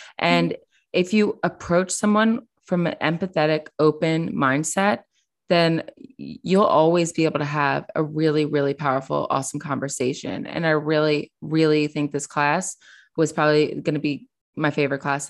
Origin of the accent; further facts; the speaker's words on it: the South, United States; because I was raised in the South. And unfortunately my views weren't where they are now.